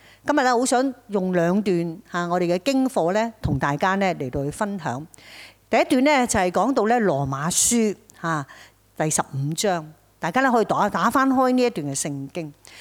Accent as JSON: {"language": "Chinese", "country": "Hong Kong", "said": "相信近日大埔这一场的火灾对于我们香港人来讲很伤"}